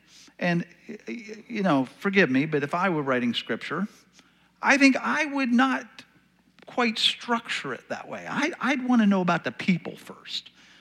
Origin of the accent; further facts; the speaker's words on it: Pennsylvania, United States; So when I look at the flag, I know it's the American flag, but also I am represented as from Pennsylvania.